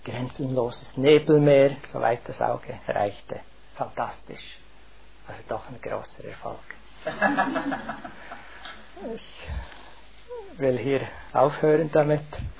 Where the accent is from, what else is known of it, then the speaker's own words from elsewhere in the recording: Bern, Switzerland; Das sind 2 Zeitungen in Bern, wo ich herkomme.